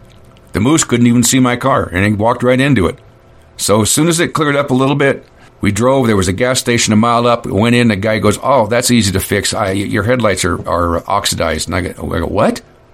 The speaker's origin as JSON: {"language": "English", "region": "California", "country": "United States", "also_born_or_lived": "Sacramento", "said": "We lived in Sacramento and we drove up here. Driving a one-ton van. And what do I know? I'm an idiot from California."}